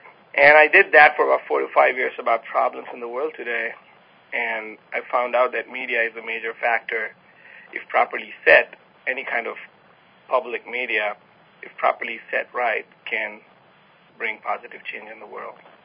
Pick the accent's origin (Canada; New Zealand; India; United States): India; Mumbai, Maharashtra; I come from Bombay. I come from Mumbai, the economic capital of India.